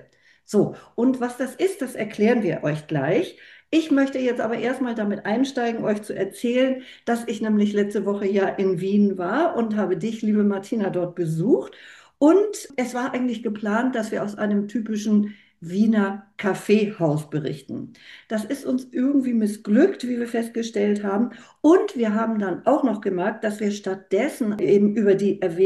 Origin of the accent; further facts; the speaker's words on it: Hamburg, Germany; als Hamburgerin